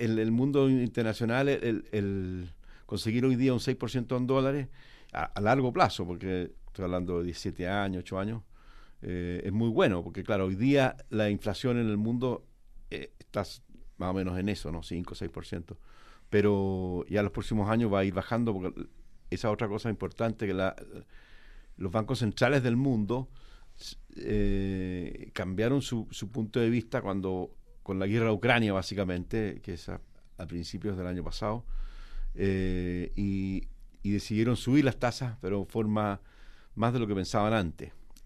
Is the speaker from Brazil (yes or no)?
no; Chile; un riesgo muy bueno para uno como chileno, como latinoamericano